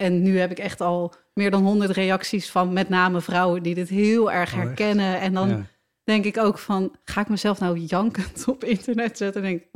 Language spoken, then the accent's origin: Dutch; Rotterdam, South Holland, Netherlands; geboren en getogen in Rotterdam.